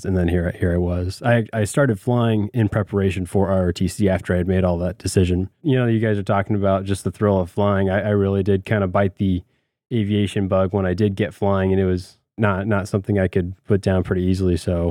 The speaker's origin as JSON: {"language": "English", "country": "United States", "said": "I'm an American, and I have that opportunity. I'm going to go back to America, and it's going to be great."}